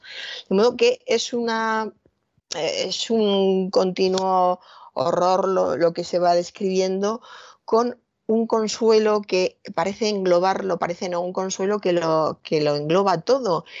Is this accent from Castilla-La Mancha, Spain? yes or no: yes; Toledo, Castilla-La Mancha, Spain; Yo soy de Toledo, que es un lugar muy especial